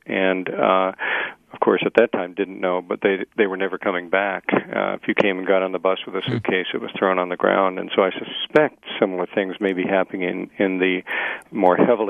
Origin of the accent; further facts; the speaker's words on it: United States; as an American doctor